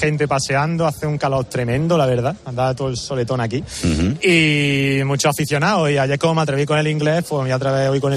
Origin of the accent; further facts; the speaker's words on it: Granada, Andalusia, Spain; Que yo soy de Granada.